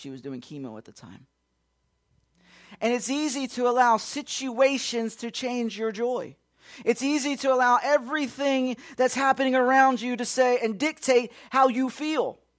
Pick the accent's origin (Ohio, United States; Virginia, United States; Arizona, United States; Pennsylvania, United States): Pennsylvania, United States; Philadelphia; I'm from Philadelphia, if you're from up there, if you're a Yankee just like I am